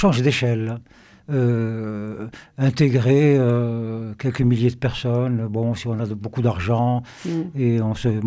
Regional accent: Algeria; Moi, je suis algérien, je suis né en Algérie, j'ai toujours vécu en Algérie.

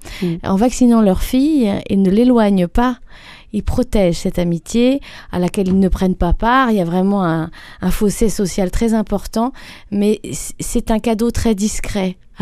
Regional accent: Grasse, Provence-Alpes-Côte d'Azur, France; je suis de Grasse.

